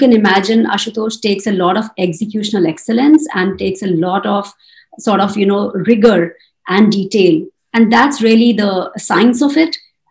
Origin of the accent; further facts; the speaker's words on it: Chandigarh, India; moved away as an adult; You know, I was a small town girl. I grew up in Chandigarh.